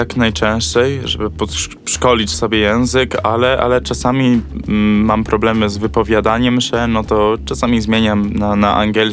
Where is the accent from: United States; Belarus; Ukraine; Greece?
United States; moved away as an adult; now in Poland; Miałem 18 lat. Od 18. Urodzenia urodziłem się w Stanach i wychowałem się do 18 roku życia. A przed 18 roku życia, no to byłem w Polsce kilka razy.